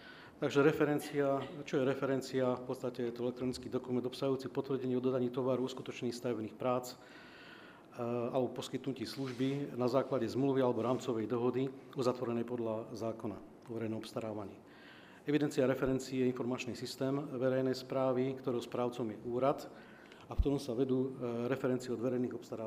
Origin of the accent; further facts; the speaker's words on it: Banská Bystrica, Banská Bystrica Region, Slovakia; Pochádzam z Banskej Bystrice, z regiónu, kde pôsobím na expozitore Banská Bystrica.